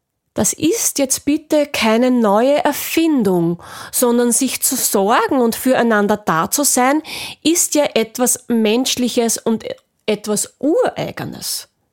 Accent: Austria; bei uns in Österreich

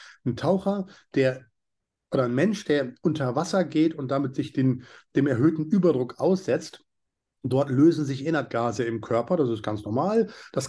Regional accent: Norderney, Lower Saxony, Germany; Ich bin aufgewachsen auf der Nordseeinsel Norderney. Das liegt so am Ostfriesland und an der Nordsee.

